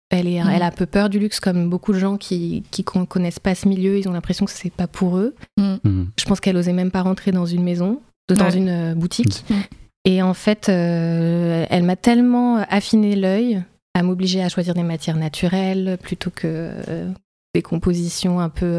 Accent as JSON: {"language": "French", "town": "Colombes", "region": "Île-de-France", "country": "France", "tie": "born or raised there", "said": "J'ai grandi en région parisienne, à Colombes."}